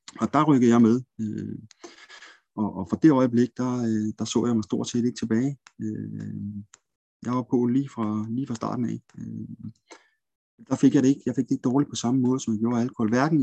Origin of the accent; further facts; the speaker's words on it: Zealand, Denmark; Jeg er 44 år gammel. Jeg er vokset op på Sjælland med en mor, en far og en søster i en mindre sjællandsk provinsby.